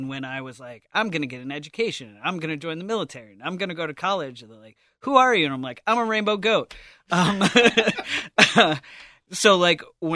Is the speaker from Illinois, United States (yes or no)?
yes; Chicago, Illinois, United States; born there; I was born in Chicago. I can change mine.